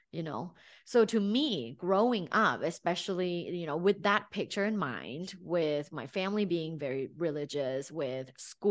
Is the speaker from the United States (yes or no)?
no; Bangkok, Thailand; So I'm originally from Thailand, Bangkok, Thailand. We live in a city and, you know, I went to an all-girls Catholic school my whole life.